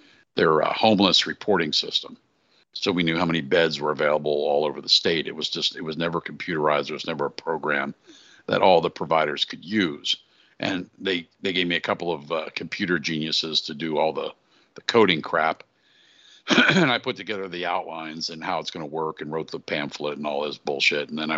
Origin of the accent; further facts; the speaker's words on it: Pennsylvania, United States; Now, I am from Pennsylvania, so I can speak to Pennsylvania a little bit.